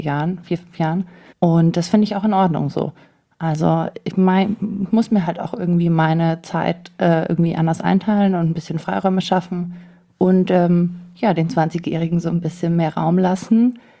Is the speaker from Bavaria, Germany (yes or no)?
yes; Munich, Bavaria, Germany; München ist da, wo ich mich wohlfühle, wo meine Freunde sind und wo meine Wurzeln liegen. Und ja, ist meine Heimat.